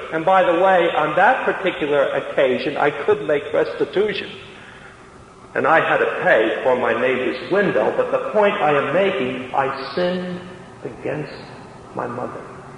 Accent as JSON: {"language": "English", "town": "Jersey City", "region": "New Jersey", "country": "United States", "tie": "born or raised there", "said": "I was raised in Jersey City, New Jersey, and there weren't many parks in it, and we used to play football on the sidewalks."}